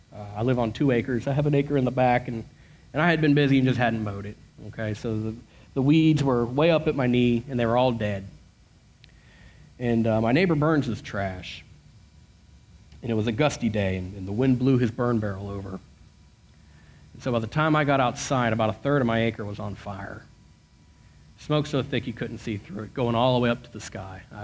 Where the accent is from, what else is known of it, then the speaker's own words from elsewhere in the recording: Northern United States, United States; Because in case you haven't figured out, I'm not from the South. I'm a Yankee.